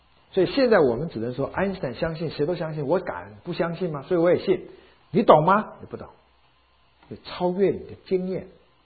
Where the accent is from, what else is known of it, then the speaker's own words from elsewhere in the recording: China; 在我们中国人的思维方式来讲呢